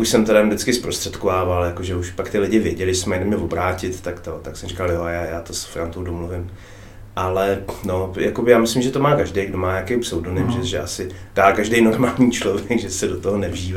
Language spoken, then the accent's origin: Czech; Bruntál, Moravian-Silesian Region, Czechia; já jsem z Bruntál, nebo jaký z Bruntál, tam se vyrodí největší debilové, že jo